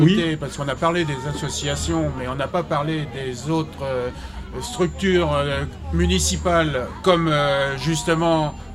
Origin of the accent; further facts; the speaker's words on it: Senlis, Hauts-de-France, France; born there; Je ne suis pas béthisien, véritablement, puisque je suis né à Senlis. Mais bon, c'est pas très loin.